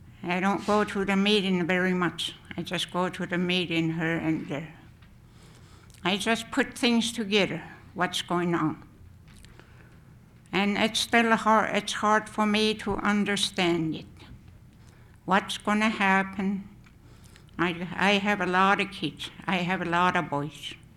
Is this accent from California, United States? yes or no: no; Chitina, Alaska, United States; born there; I was born in Chetna, but now I'm living in Coppison.